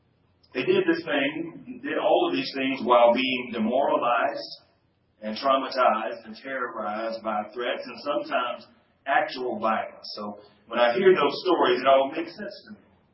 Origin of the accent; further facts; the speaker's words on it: Mobile, Alabama, United States; I'm from Mobile, Alabama, so people would come from across Alabama and gather at Aunt Bridie's house for family reunions, family gatherings, and the like.